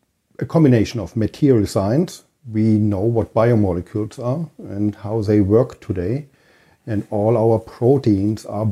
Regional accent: Berlin, Germany; I am from Germany, from Berlin, yeah.

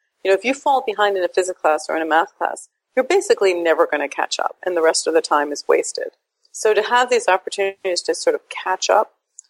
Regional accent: Queens, New York, United States; Yeah. So just for the record, I actually have two sisters.

